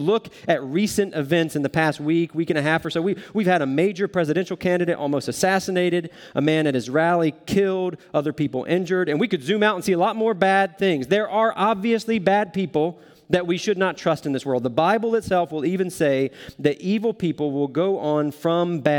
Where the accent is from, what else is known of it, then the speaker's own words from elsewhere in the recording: the South, United States; I'm from the South. I'm not picking on the South.